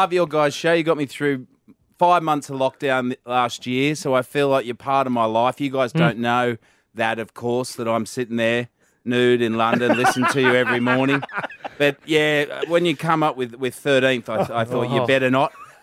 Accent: Cronulla, New South Wales, Australia; Well, I grew up there in Cronulla

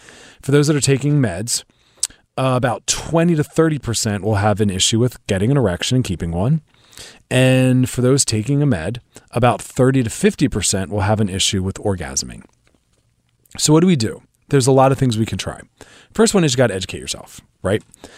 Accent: United States; I'm from the East Coast. I live in Philadelphia, New York.

